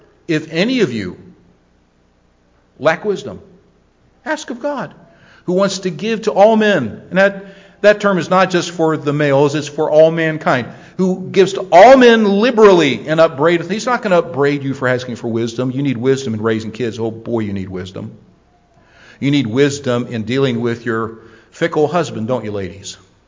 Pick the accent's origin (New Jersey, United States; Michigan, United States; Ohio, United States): Ohio, United States; Canton; I grew up near Cleveland, Ohio, there in Canton